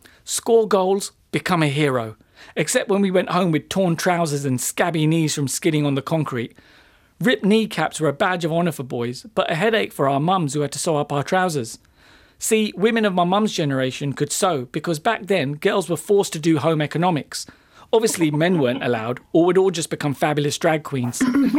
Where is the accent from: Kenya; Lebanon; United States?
Kenya; born there; I'm a Kenyan-born, ethnically Indian, British Muslim.